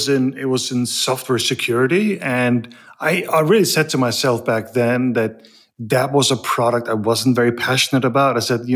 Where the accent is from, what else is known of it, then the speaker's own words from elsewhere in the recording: Faroe Islands; Yeah, I probably grew up in a pretty unlikely place. I come from a place called the Faroe Islands.